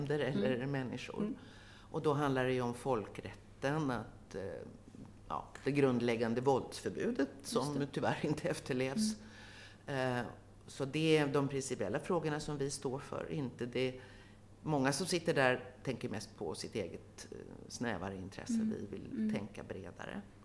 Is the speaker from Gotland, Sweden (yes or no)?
no; Stockholm, Stockholm County, Sweden; born there; Jag har värmländska rötter men jag bor född i Stockholm som hörs på min dialekt.